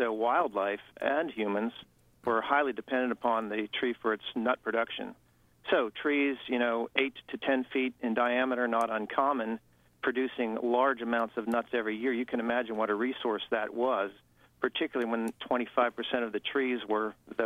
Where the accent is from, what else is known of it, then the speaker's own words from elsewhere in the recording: Pennsylvania, United States; I'm from Western Pennsylvania, a small coal mining town, and my father used to show me surviving American chestnuts.